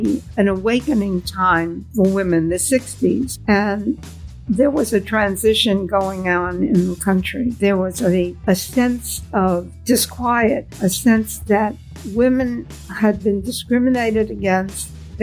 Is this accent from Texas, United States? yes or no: no; Brooklyn, New York, United States; born there; I was born in Brooklyn, was born on March 22nd, 1931.